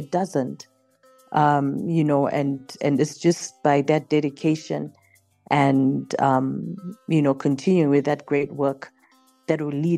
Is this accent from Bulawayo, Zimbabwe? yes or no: yes; Bulawayo, Zimbabwe; I mean, I was just a young girl in Zimbabwe, in Harare. I come from Bulawayo.